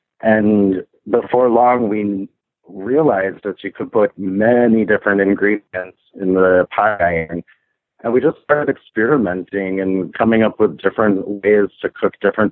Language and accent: English; Wisconsin, United States; I mean, we're from Wisconsin. Cheese is a staple in our diet.